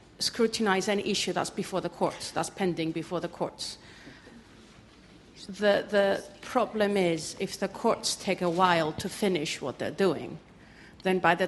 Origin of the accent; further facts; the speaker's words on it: Cyprus; I'm from Cyprus.